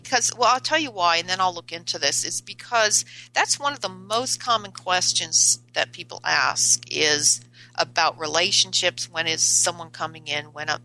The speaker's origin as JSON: {"language": "English", "town": "Chicopee", "region": "Massachusetts", "country": "United States", "tie": "born or raised there", "said": "You kind of are near where I grew up. I grew up like in Chicopee, Massachusetts."}